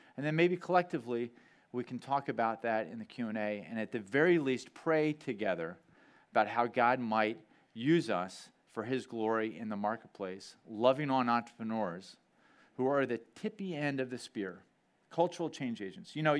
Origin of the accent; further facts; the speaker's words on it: Baltimore, Maryland, United States; Okay, a little bit of my background. I grew up in Baltimore, Maryland.